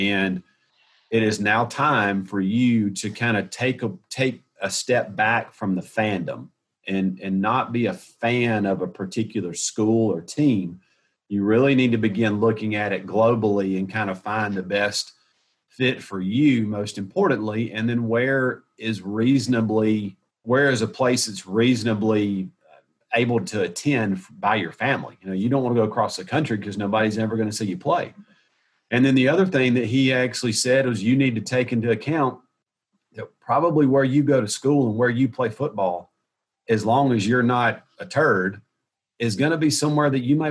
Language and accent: English; Hartwell, Georgia, United States; I grew up in Hartwell, and we were literally in the shadows of the arches of Athens, basically.